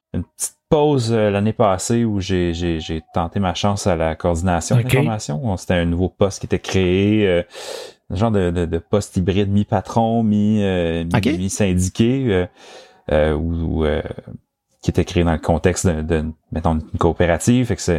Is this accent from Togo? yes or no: no; Gatineau, Quebec, Canada; Non, je suis originaire de la région. J'ai grandi dans l'est de Gatineau. J'habitais à l'Ange Gardien. J'allais à l'école à Buckingham.